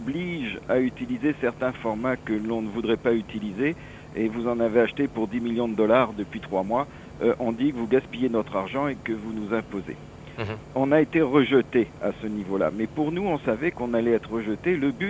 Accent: France; now in Quebec, Canada; si vous entendez mon accent, il est plus français que canadien. J'ai émigré ici il y a une trentaine d'années.

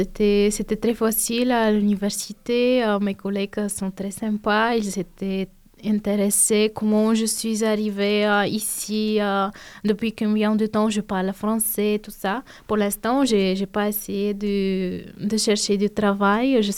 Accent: Bulgaria; French is a second language; now in Montpellier, France; Vous avez déjà remarqué mon accent? Je viens de Bulgarie, je suis étudiante en troisième année

